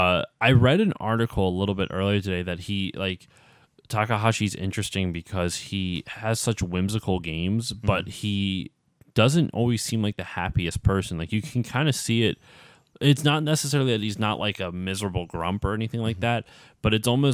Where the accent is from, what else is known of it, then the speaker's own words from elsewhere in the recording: Philadelphia, Pennsylvania, United States; I've said before, like, I'm from the Philly area. I should just drive down.